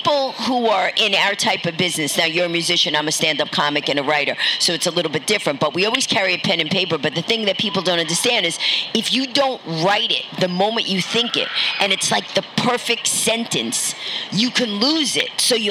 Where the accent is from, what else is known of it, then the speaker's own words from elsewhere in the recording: New York City, New York, United States; because I was born in Greenwich Village. So I lived in the village also when I was young. So I moved out to Queens.